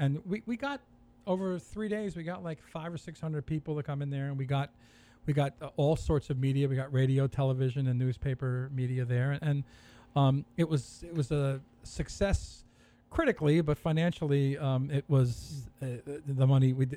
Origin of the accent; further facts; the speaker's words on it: Port Chester, New York, United States; Well, that's just great, because I can imagine if you did this in my home, where I grew up in Portchester, where you would have gotten catcalls no matter who you were